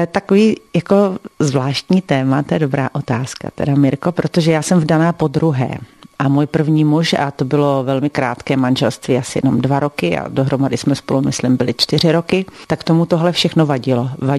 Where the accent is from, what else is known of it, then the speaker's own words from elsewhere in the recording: South Moravian Region, Czechia; now in South Bohemia, Czech Republic; já jsem Moravačka, taková bodrá z Jižní Moravy.